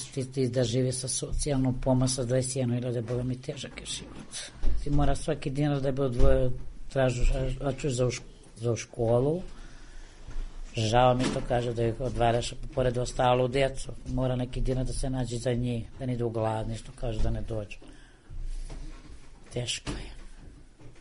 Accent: Kosovo; born there; Ja sam rođena na Kosovu, ovde sam udata, ovde živim, što kažu, ovde sve.

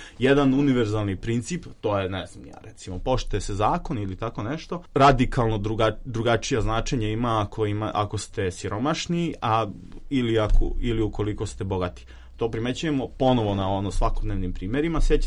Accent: Obrenovac, Belgrade, Serbia; Dakle, ako ste sa periferije, evo ja jesam, ja dolazim iz Obrenovca

